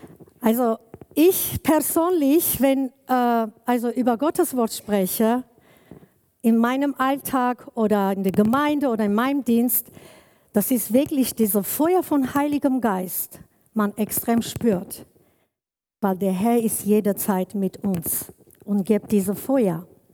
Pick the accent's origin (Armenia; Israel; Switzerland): Armenia; ich komme ursprünglich aus Armenien, aber ich bin eine Kurdin, ehemalige Jesidin. Schon seit 30 Jahren ich bin unterwegs mit Jesus.